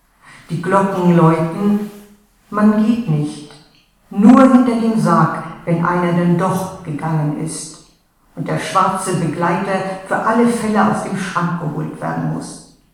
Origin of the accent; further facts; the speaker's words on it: Mecklenburg-Vorpommern, Germany; now in Cismar, Germany; Mecklenburg ist ja meine Heimat gewesen und immer fahre ich noch gerne dorthin. Aber meine neue Heimat ist ja, das weiß man hier ja auch, Zismar. Ich wohne in dem schönen Kloster, so im Windschatten eines alten Benediktinerklosters.